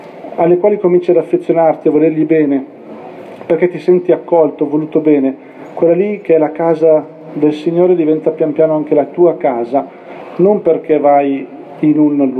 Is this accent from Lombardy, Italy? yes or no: yes; Milan, Lombardy, Italy; vengo da Milano